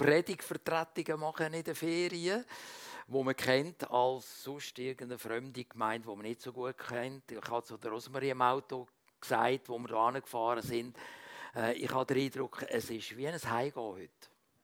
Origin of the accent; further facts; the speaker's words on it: Switzerland; dass wir als Schweizer so mehr oder weniger zugedeckt sind mit Sorgen.